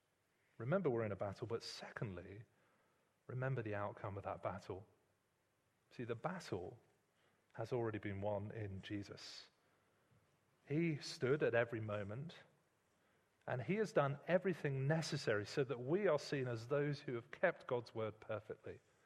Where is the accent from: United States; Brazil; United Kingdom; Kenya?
United Kingdom; London; I was brought up to talk in South London